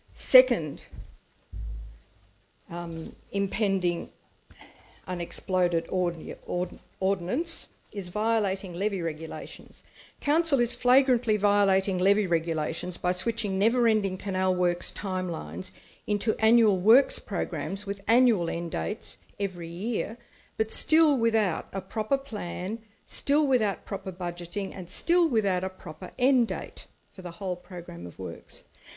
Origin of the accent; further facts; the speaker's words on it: Raby Bay, Queensland, Australia; from Raby Bay